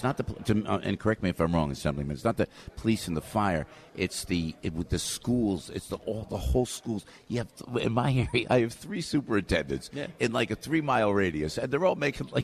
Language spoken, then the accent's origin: English; Passaic, New Jersey, United States; born there; I love it, I'm born in Passaic.